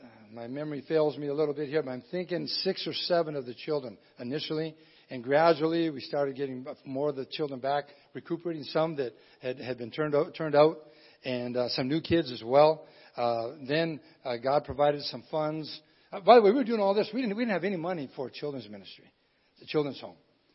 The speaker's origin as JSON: {"language": "English", "region": "Michigan", "country": "United States", "said": "By the way, I'm a Uper. When he said I'm from Michigan, that's not 100% true. I'm from the UP, okay? No, we're Michiganders."}